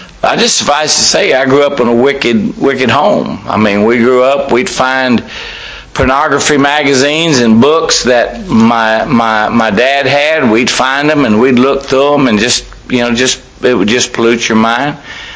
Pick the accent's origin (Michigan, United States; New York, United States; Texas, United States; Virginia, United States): Texas, United States; also born or lived in San Diego; And you know, I grew up in South Texas. My dad was in the Navy, so I was actually born at Balboa Naval Hospital, and then we moved around a lot, and finally, when I was a year and a half old, we moved to South Texas permanently